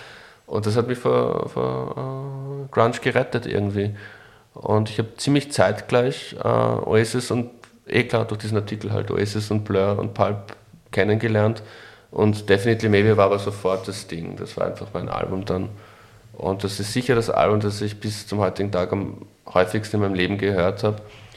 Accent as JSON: {"language": "German", "town": "Floridsdorf", "region": "Vienna", "country": "Austria", "tie": "born or raised there", "said": "Und so bin ich mein Floridsdorf im Gemeindebau ja auch immer vorgekommen."}